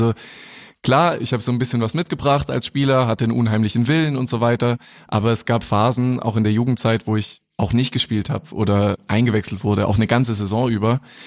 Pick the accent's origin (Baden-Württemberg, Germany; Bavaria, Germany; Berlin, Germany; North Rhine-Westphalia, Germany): Baden-Württemberg, Germany; Reutlingen; Ich bin in Reutlingen aufgewachsen und sind halt immer noch mal 50 Kilometer